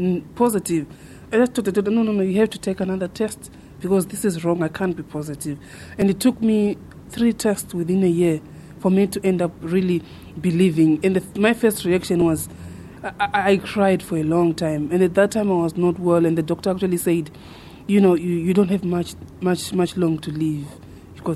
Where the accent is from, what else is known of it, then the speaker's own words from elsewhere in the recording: Zimbabwe; and I come from Zimbabwe.